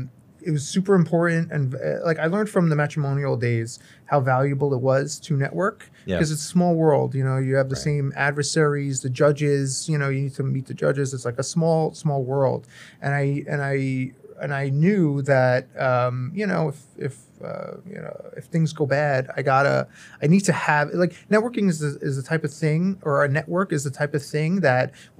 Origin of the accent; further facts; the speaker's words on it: New Jersey, United States; I'm from New Jersey, a New Jersey native.